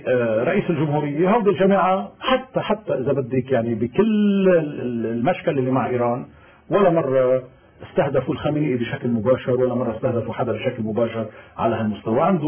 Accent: Lebanon; لأنه أنا كلبناني بمكان ما

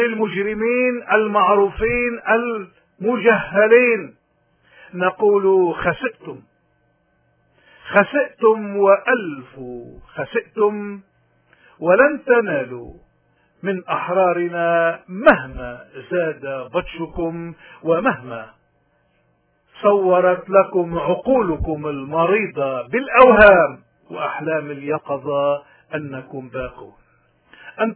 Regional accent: Lebanon; واللي بالواقع نحن بحاجة إلى اليوم لمفهومة لروحيتها كلبنانيين

